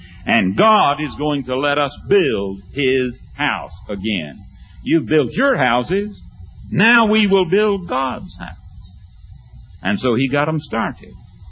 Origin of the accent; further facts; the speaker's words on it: the South, United States; I grew up in the South, grew up in Depression days.